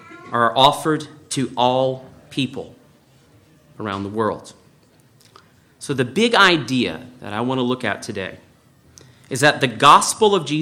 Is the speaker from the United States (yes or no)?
yes; Louisiana, United States; I grew up in Southeast Louisiana